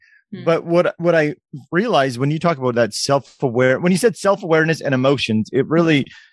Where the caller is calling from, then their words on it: Canada; I'm speaking from Canada in the winter